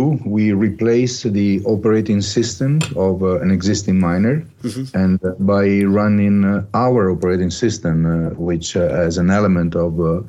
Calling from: Milan, Lombardy, Italy; English is a second language; I'm calling from Milan

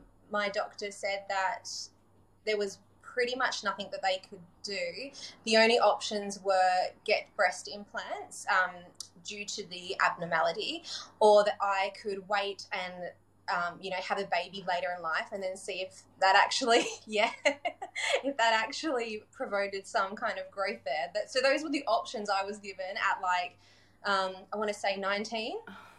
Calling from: Western Australia, Australia; So I am coming from Western Australia. I live here in a little cute beachside community

